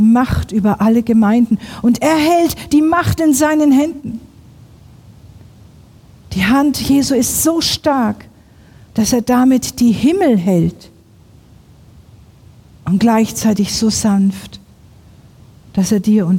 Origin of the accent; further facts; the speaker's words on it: Northern Germany, Germany; Ich komme aus Norddeutschland, da hört man das, wenn die Sturmflut naht.